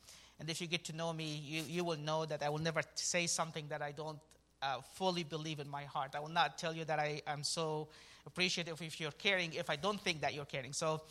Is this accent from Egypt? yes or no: yes; Egypt; moved away as an adult; now in Virginia, United States; We currently reside in Virginia, right outside of Washington, D.C. I was born and raised in Egypt. I came to the States right after college.